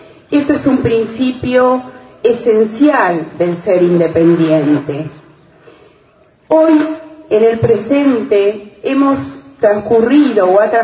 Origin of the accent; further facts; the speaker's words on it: Argentina; significa mirarnos y reconocernos como argentinos